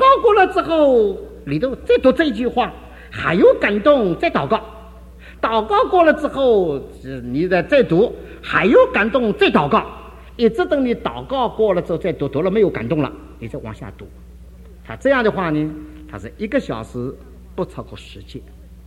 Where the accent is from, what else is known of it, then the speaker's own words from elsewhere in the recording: Dinghai, Zhejiang, China; now in Shanghai, China; 日本人不到达我们家乡定海，我也不会全家逃到上海，我不会逃到上海